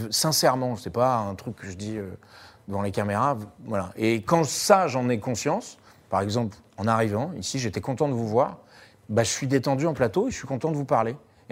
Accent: Paris, Île-de-France, France; Ah ouais, pourtant, je suis parisien

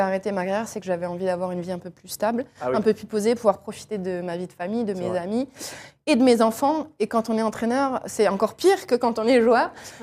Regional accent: Angers, Pays de la Loire, France; Je suis d'Angers, j'allais avec mon papa, avec mon frère, voir les matchs d'Angers quand ils étaient en Ligue 2 à l'époque.

